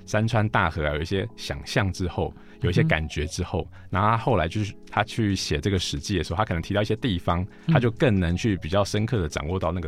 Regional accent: Taiwan; 我也觉得说其实我们身为台湾人应该要知道台湾的事情

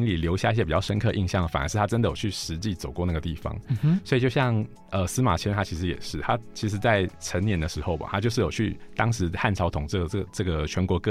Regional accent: Taiwan; 我也觉得说其实我们身为台湾人应该要知道台湾的事情

